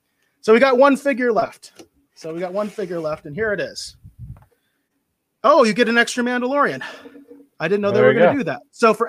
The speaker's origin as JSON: {"language": "English", "region": "Arizona", "country": "United States", "tie": "born or raised there", "said": "and I grew up in Arizona"}